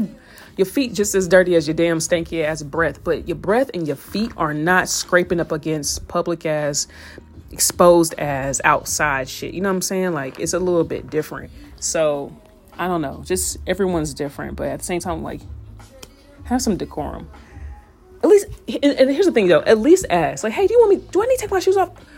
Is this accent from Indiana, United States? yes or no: yes; Indiana, United States; you know, I'm from Indiana, so we're not Patriots fans at all.